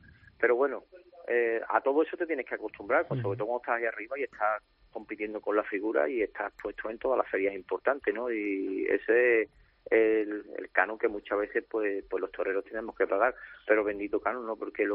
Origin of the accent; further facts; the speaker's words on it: Seville, Andalusia, Spain; aun siendo sevillano